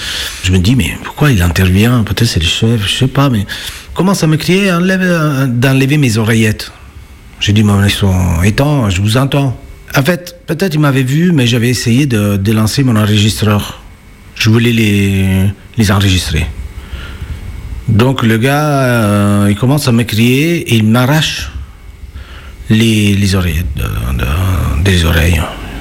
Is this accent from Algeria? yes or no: no; Naples, Campania, Italy; French is a second language; now in Lyon, France; je suis italien. Napolitain même, et je suis musicien intermittent en spectacle en France depuis 2016.